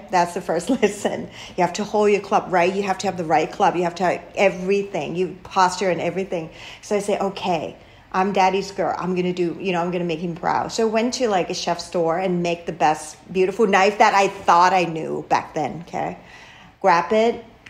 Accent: Thailand; English is a second language

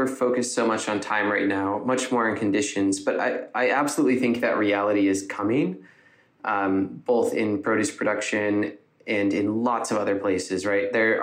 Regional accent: Ithaca, New York, United States; I am from Ithaca, actually, by the way.

